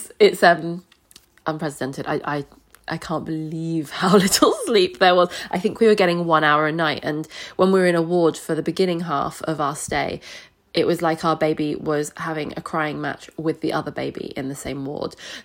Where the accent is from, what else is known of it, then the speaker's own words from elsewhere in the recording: Surbiton, London, United Kingdom; I'm from Surbiton